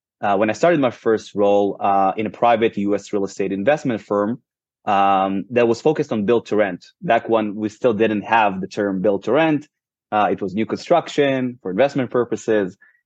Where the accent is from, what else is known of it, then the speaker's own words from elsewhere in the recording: Israel; I bought it from Israel, which is where I live currently. So I was born and raised in Israel